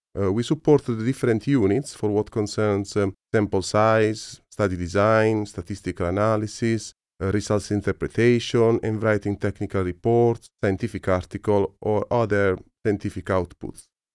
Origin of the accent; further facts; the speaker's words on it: Italy; English is a second language; I was born and raised in Italy